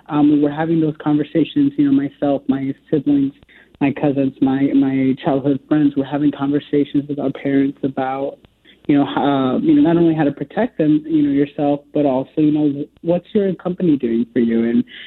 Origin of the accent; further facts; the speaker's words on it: Sioux City, Iowa, United States; Growing up in Sioux City, Iowa, that's where I was born and raised. Both my parents continue to this day to work in the, meatpacking plant industry.